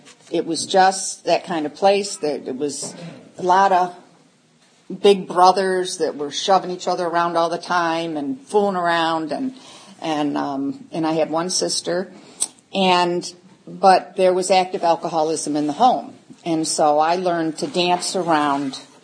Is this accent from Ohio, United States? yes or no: yes; Cleveland, Ohio, United States; moved away; I am definitely an alcoholic. And I'm honored to be here tonight. I tell you, I'm from the Northeast Ohio area, Cleveland, and when we moved down here